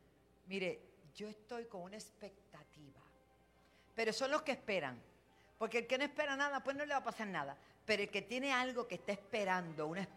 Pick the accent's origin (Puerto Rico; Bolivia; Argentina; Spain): Puerto Rico; Bayamón; yo me crié en Bayamón, estamos en la Guardarraya, somos de Toa Alta, de Bayamón y de Puerto Rico.